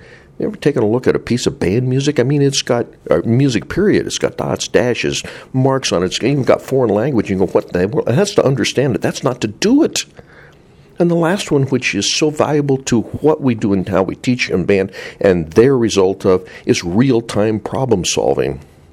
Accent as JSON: {"language": "English", "town": "Greeley", "region": "Colorado", "country": "United States", "tie": "born or raised there", "said": "You know, growing up in Greeley, Colorado, in this real tiny, then about 36,000, 40,000 community, I, fortunately or unfortunately, went to school at Greeley."}